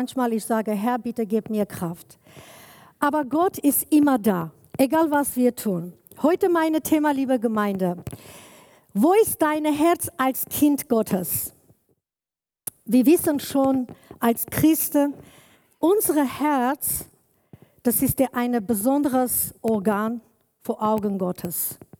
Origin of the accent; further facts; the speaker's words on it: Armenia; ich komme ursprünglich aus Armenien, aber ich bin eine Kurdin, ehemalige Jesidin. Schon seit 30 Jahren ich bin unterwegs mit Jesus.